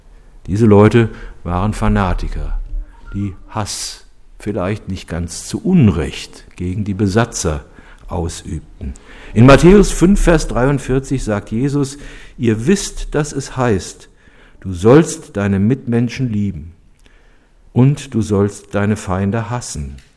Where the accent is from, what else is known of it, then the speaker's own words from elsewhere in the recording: Cologne, North Rhine-Westphalia, Germany; Ich erinnere mich als Kölner daran